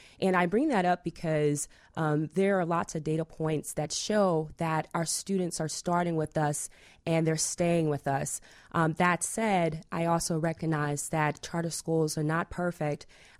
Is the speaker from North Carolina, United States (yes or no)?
yes; Durham, North Carolina, United States; I'm from North Carolina, actually. I grew up on in Durham, North Carolina, but my mom was a tobacco farmer.